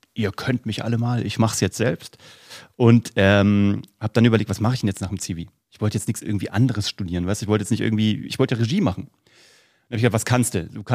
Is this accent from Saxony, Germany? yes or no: no; Vellmar, Hesse, Germany; Und deswegen gab es so von der Stadt Velmar, wo ich herkomme, so ein Programm für die Kids, die zu Hause geblieben sind.